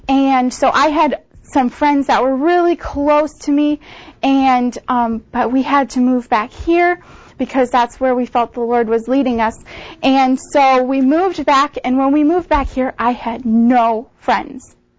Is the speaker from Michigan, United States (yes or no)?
no; Milwaukee, Wisconsin, United States; I was born in Milwaukee, and as a little girl, I grew up in a Christian home. Both my parents are Christians.